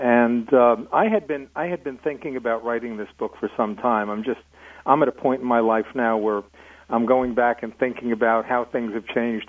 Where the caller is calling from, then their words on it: San Diego, California, United States; I live in San Diego.